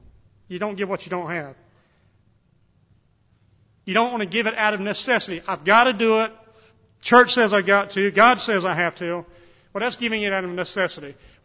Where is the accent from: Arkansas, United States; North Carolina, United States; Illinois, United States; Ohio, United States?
North Carolina, United States; I grew up in North Carolina, a couple of hours from the beach, 5 hours from the mountain, too far to go for either one of them, I always said.